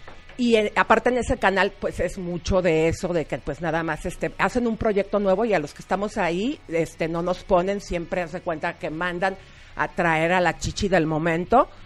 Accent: Mexico City, Mexico; yo soy chilanga. Entonces, estar para mí aquí en México, o sea, me lleno de nostalgia con todos los cambios que hay. Y pues me fascina mi ciudad.

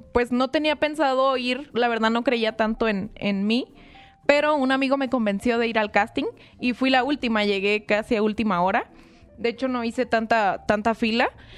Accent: Tijuana, Baja California, Mexico; Pues yo estaba viviendo en Tijuana, yo soy de Tijuana, tengo toda mi vida viviendo en Tijuana y estaba estudiando ingeniería logística allá.

